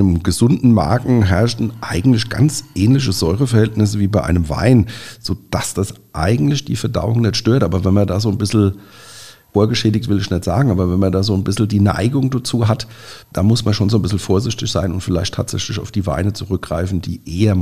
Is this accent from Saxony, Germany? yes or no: no; Nierstein, Rhineland-Palatinate, Germany; wir kommen ja aus Nierstein